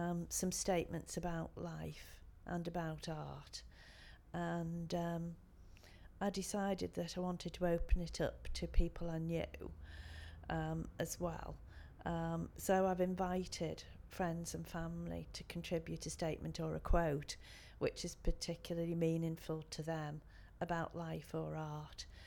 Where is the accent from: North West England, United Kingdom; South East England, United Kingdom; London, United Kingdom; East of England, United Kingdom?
North West England, United Kingdom; Wirral; I'm 58 years old and I'm from the Wirral on Merseyside.